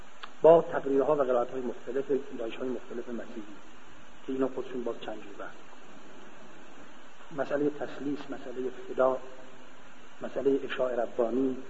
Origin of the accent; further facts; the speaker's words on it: Iran; اتفاقا ایشون فهمید ما ایرانی هستیم